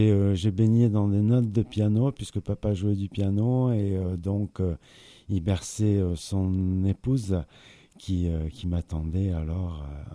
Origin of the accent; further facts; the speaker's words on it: Marseille, Provence-Alpes-Côte d'Azur, France; moved away as an adult; J'arrive de Marseille, je suis d'origine de Marseille